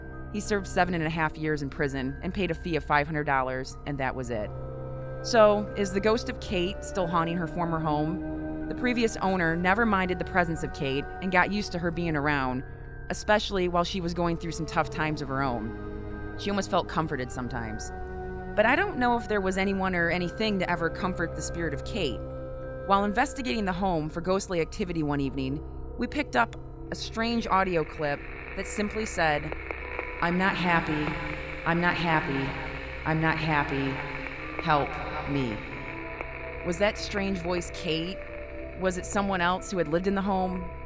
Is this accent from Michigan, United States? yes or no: yes; Grand Haven, Michigan, United States; And growing up in Grand Haven, every town has their creepy houses or their stories about homes.